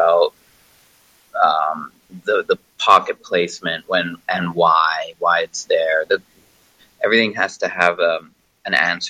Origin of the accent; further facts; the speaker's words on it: Toronto, Ontario, Canada; because I come from Toronto, but it's a big city, but I can drive a car there and take my time.